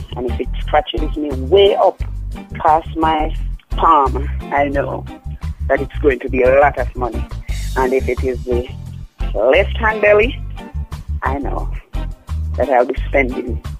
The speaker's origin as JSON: {"language": "English", "region": "Saint Elizabeth", "country": "Jamaica", "said": "and I'm from St. Elizabeth."}